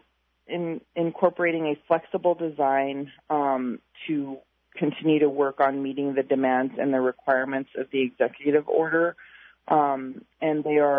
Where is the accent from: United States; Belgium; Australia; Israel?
United States; Bethel, Alaska; I would love it if my hometown of Bethel could be the first community in Alaska to get 100% participation rate.